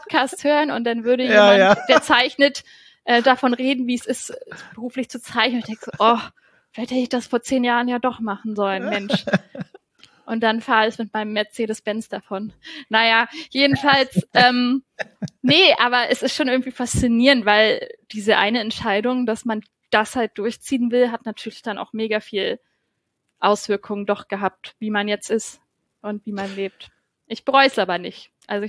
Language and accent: German; Brandenburg, Germany; Ich komme vom Dorf aus Brandenburg.